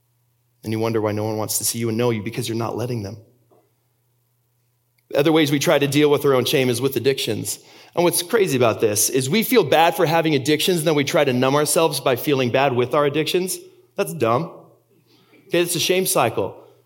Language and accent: English; Austria; English is a second language; also born or lived in Germany; I grew up in Austria. I was born there and raised there and went to high school in Germany. I fell in love in Germany.